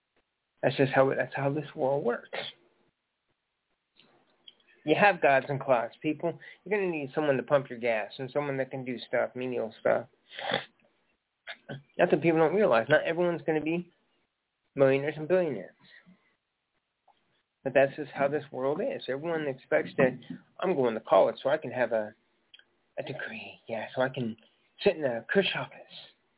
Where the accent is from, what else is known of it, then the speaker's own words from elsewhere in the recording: Durban, KwaZulu-Natal, South Africa; now in United States; Oh, ma'am, I'm an African-American. I'm from Durban, South Africa, so yes. And now I'm an American citizen, so yes.